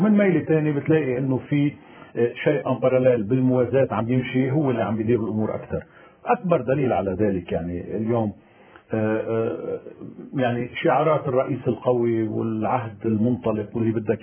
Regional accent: Lebanon; وبالتالي أنا بعتقد أن نحن اليوم في لبنان على المستوى اللبناني العام كلبنانيين في صدد سلطة حكم ذاتي وتدبير أمرنا

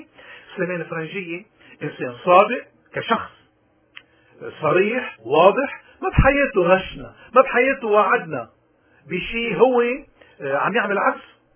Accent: Lebanon; ورأينا نحن كلبنانيين مفروض يحترم، لانه اللبناني اذا في شيء بيميزه بالمنطقة هو حرية رأيه. ونحن لبناني، نحن منح لبنان

